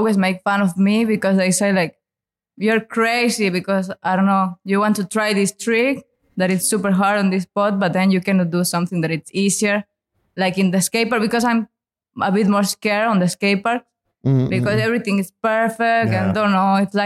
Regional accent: Argentina; English is a second language; Yeah, but in my city, there's nothing because I'm not from Buenos Aires. Like, I'm actually super far, like 17 hours. Like at the north, like there's not much.

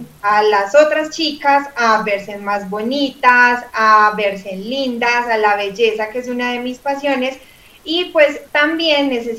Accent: Caldas, Colombia; como decimos pues acá en Caldas, aquí como buenos paisas.

